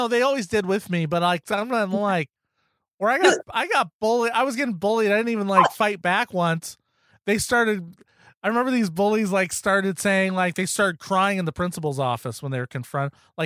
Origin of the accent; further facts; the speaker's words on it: Boston, Massachusetts, United States; I'm from Boston.